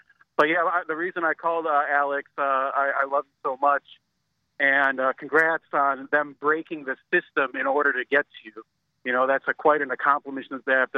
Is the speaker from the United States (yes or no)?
no; Serbia; and I'm from Serbia